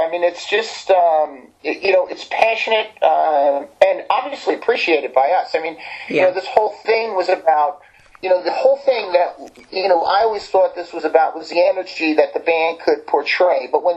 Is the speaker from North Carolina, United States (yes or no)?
no; New Jersey, United States; if you don't know, we are slower cousins from New Jersey, so how about a little respect?